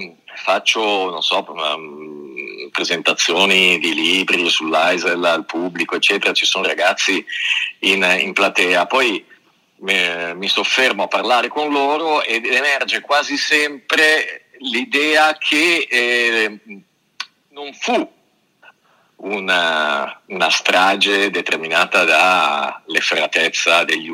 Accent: Milan, Lombardy, Italy; io sono di Milano

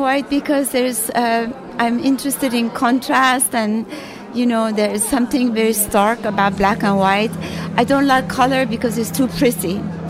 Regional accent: Iran; but I'm also coming from Iran where the body has been so problematic.

